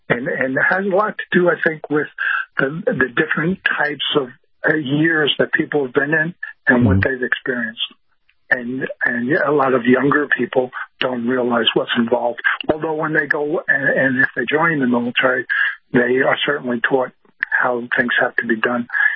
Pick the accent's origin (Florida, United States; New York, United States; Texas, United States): New York, United States; Bronx; I'm a kid from the Bronx, but I have learned a tremendous amount.